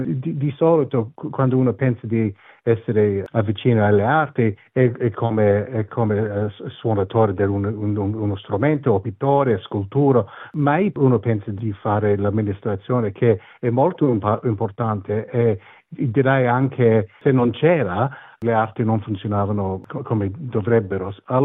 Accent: Australia; Sì, son nato qui, immagino che mio padre è anche nato qui, i miei bisnonni sono arrivati, erano quasi forse i primi dall'Italia che sono arrivati nel 1927

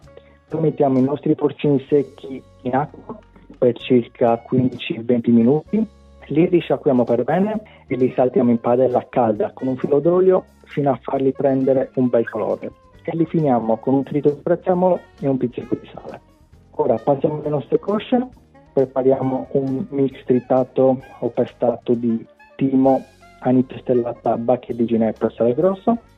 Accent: Cagliari, Sardinia, Italy; Esatto, vengo da Cagliari.

